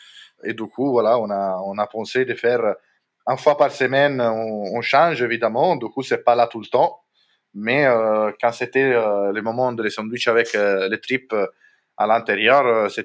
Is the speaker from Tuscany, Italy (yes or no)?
yes; Tuscany, Italy; en Toscane, c'est là d'où je viens